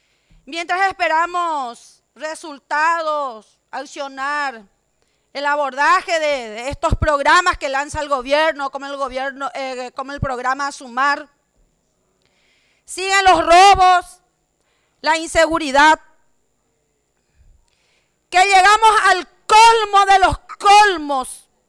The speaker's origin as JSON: {"language": "Spanish", "country": "Paraguay", "said": "Y pido como mamá, como paraguaya, al presidente, a los ministros"}